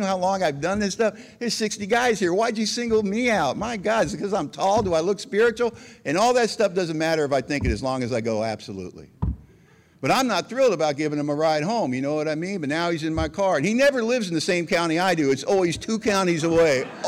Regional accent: Los Angeles, California, United States; now in Pacific Northwest, United States; In 2004, my wife Eileen and I moved to the Pacific Northwest, and we're from Los Angeles. We're concrete, steel, and glass, and suddenly we're 8 miles out of town with 150-foot trees

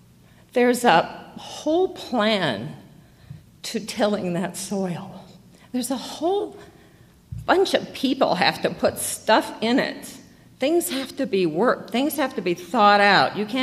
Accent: Iowa, United States; accent: Midwest; It felt more dignified when I was out in the world with my Midwest accent. I couldn't fool them, but Iowa had pigs and corn, and that's how I felt.

